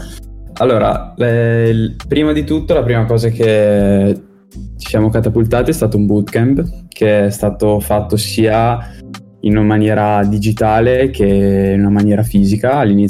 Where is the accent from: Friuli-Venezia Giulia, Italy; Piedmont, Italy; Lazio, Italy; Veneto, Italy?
Veneto, Italy; Verona; per differenziarmi dal grande Pepo. Ho 20 anni, io sono di Verona. Vero Veneto